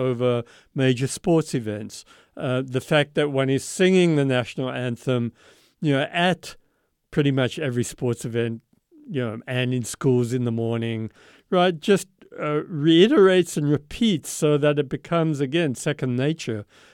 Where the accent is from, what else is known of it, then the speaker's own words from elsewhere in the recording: South Africa; moved away; But I grew up in South Africa where, to go to school, you had to get dressed in a uniform